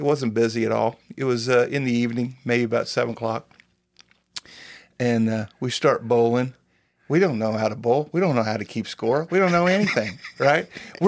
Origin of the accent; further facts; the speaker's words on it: Calhoun, United States; Okay, I grew up in Calhoun.